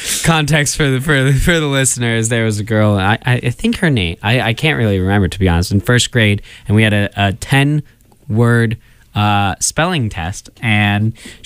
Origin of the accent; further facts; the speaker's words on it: Topeka, Kansas, United States; I am from Kansas. Topeka.